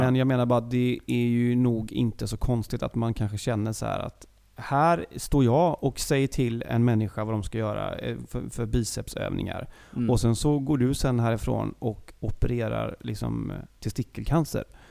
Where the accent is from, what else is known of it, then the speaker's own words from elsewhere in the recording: Italy; jag är italienare